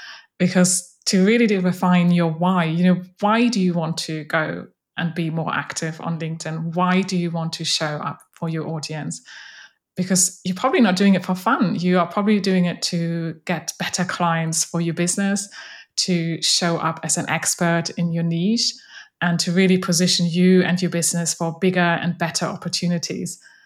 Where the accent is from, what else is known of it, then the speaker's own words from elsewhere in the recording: Germany; English is a second language; by my slight accent that I'm originally from Germany.